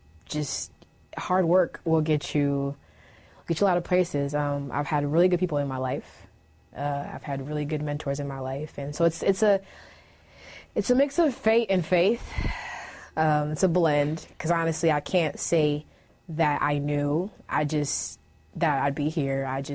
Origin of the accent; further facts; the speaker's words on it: Nairobi, Kenya; now in United States; Second home to me, obviously, because I was born and raised in Nairobi, Kenya.